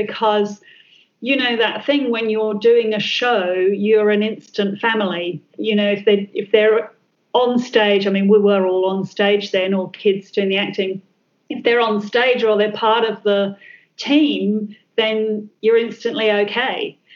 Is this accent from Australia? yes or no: no; Bognor Regis, South East England, United Kingdom; so I was born in the UK and spent most of my early days in a little place called Bognor Regis on the south coast of England